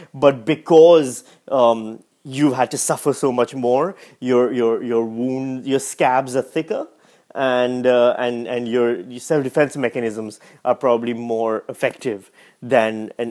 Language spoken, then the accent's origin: English; Pakistan; English is a second language; also born or lived in United States; now in Australia; I grew up in Pakistan, I studied the Queen's English, then I went to America, and then I studied English literature and English language over there, and then I went back to Pakistan, and then I came to Australia.